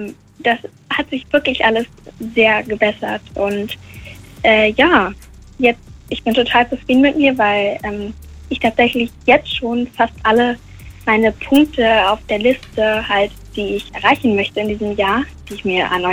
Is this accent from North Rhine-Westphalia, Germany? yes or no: yes; Bonn, North Rhine-Westphalia, Germany; Ich bin aus Bonn.